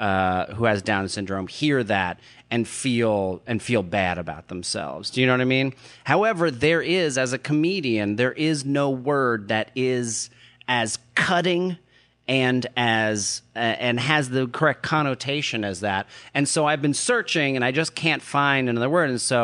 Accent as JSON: {"language": "English", "region": "New Jersey", "country": "United States", "tie": "born or raised there", "said": "I think it's because of the fact that I grew up in Jersey"}